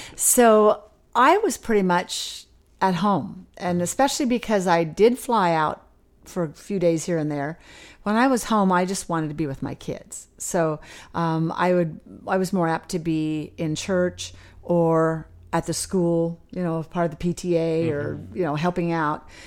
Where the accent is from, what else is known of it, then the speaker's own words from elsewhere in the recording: Oregon, United States; even though I grew up in Oregon, and Oregon is absolutely beautiful